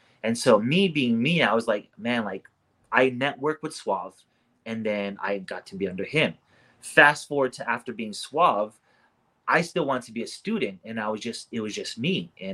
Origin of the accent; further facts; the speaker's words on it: Hawaii, United States; I'm from Hawaii. I just wanna learn.